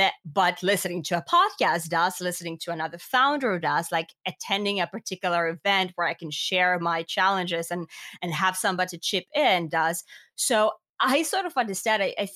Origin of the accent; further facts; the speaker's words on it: Finland; I'm from Finland, right? Education is free in Finland.